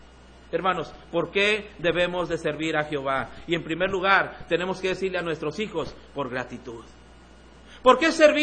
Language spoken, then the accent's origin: Spanish; Matehuala, San Luis Potosí, Mexico; yo vengo de Matehuala y me traigo otra Montes.